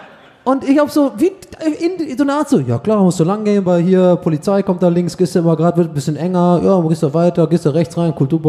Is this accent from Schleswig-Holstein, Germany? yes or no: no; Cologne, North Rhine-Westphalia, Germany; gibt es für mich nur eins als Kölner.